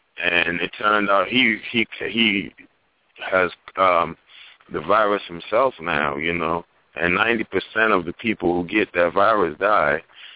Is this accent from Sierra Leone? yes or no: yes; Sierra Leone; And originally I'm from Sierra Leone